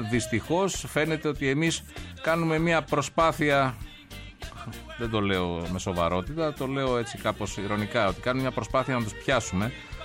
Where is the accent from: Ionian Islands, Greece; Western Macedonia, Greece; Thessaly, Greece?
Ionian Islands, Greece; Corfu; Είναι και η πατρίδα μου η Κέρκυρα, εκεί είναι οι ρίζες μου.